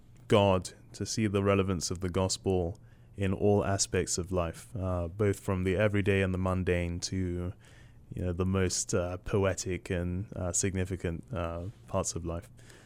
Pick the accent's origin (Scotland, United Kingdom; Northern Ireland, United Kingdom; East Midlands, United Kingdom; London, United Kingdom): London, United Kingdom; Stratford; I'm from East London, specifically a part of London called Stratford. That's not the same Stratford that Shakespeare was from, but arguably the better Stratford, I would say.